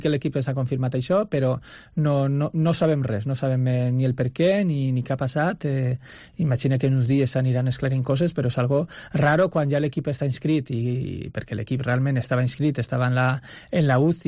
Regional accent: Onda, Valencian Community, Spain; al final jo sóc d'Onda i sempre pensa el meu poble en portar-lo allí

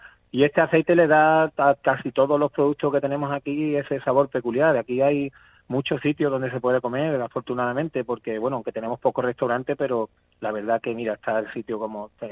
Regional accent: Paterna, Spain; Muchas gracias, Alejandro, por esta oportunidad de difundir mi pueblo y que llevamos siempre con tanto cariño a los paterninos y paterninas

